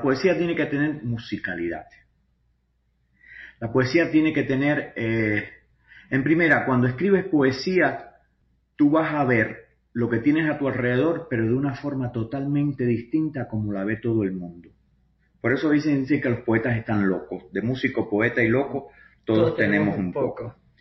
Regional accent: Cuba; moved away as an adult; Mira, es muy lógico que escriba acerca de Cuba porque soy cubano. Además, salí de Cuba cuando tenía 30 años. Todas mis raíces están en Cuba.

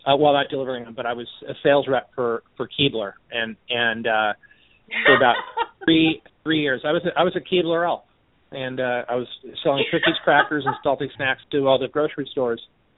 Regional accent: Los Angeles, California, United States; do you know what street I lived on when I grew up in West Los Angeles? It was Bundy Drive.

